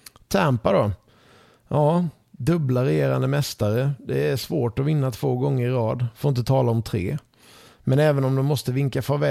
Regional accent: Sweden; now in Florida, United States

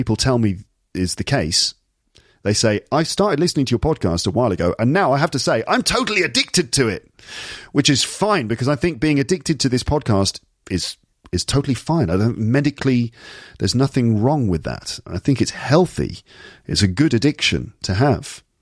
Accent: London, United Kingdom; accent: received pronunciation; also born or lived in Midlands; my personal background is that I'm from the UK. I'm from England. Grew up in West London. And then when I was about 10 years old, moved to the Midlands in England. I speak with probably received pronunciation, RP. That's my accent.

